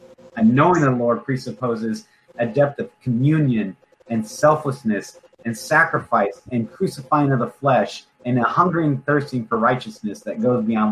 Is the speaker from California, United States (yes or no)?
no; Illinois, United States; We're like 2 hours west of Chicago, so I'm from Illinois, in Iowa border.